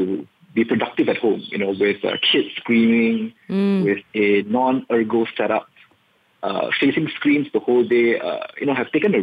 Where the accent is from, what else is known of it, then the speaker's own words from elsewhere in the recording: Malaysia; And mostly for me as a Malaysian heading up a tech company, it's created some notable new norms.